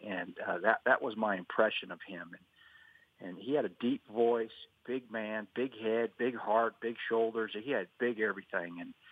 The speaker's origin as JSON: {"language": "English", "town": "Toronto", "region": "Ontario", "country": "Canada", "said": "you know, I came from Toronto."}